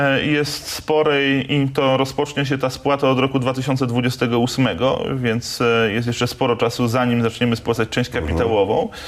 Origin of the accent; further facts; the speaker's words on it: Poznań, Greater Poland Voivodeship, Poland; Też ja tradycyjnie jestem poznaniakiem, startuję z Poznania